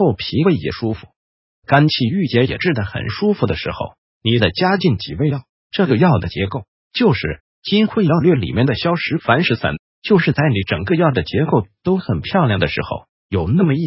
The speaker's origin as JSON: {"language": "Chinese", "country": "Taiwan", "said": "那所以是原来我们台湾人的心理病已经传染到祖国来了，本来以为厥阴病是我们台湾人的专利呢，原来到处都有人。"}